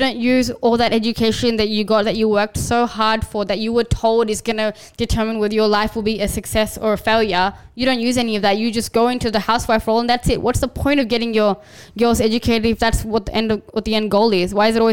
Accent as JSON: {"language": "English", "country": "Australia", "tie": "born or raised there", "said": "I feel like because I was brought up in Australia, I have maybe a different perspective"}